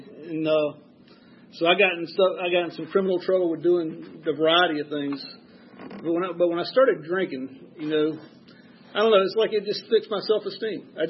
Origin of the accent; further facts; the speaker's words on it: Atlanta, Georgia, United States; But I was born and raised here in Atlanta, and I was a pretty good kid in grammar school.